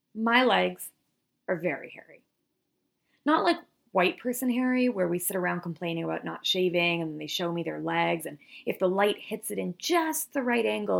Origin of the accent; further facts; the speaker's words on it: Canada; I grew up in Canada where we commonly use partner.